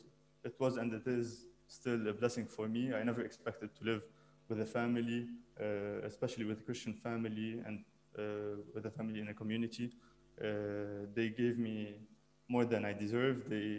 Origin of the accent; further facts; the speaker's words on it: Lebanon; now in London, United Kingdom; I'm from Lebanon.